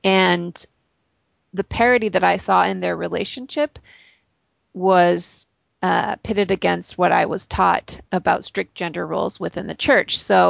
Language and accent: English; Oregon, United States; I grew up in Oregon and I didn't have very many Mormon friends.